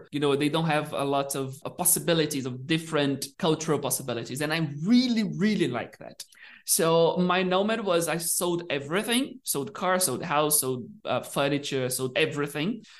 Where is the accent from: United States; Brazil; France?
Brazil; Uberlândia, Minas Gerais; Yeah, it's because I'm from Uberlândia in Minas Gerais, right?